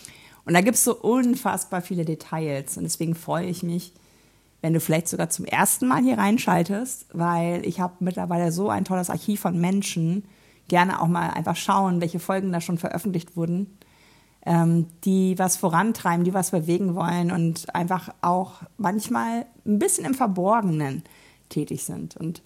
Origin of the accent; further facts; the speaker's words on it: Hamburg, Germany; was mich natürlich gefreut hat als Hamburgerin